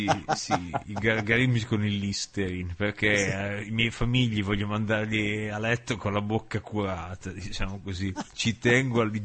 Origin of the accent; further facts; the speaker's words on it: Faenza, Emilia-Romagna, Italy; born there; Nel mio paese natale, che poi neanche è il paese natale, perché io sono nato a Faenza, tecnicamente.